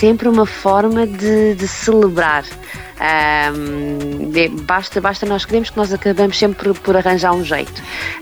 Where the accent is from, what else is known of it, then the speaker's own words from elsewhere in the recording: Lisbon, Portugal; Nasci em Alcântara, então respiro muito aquele lado mais festeiro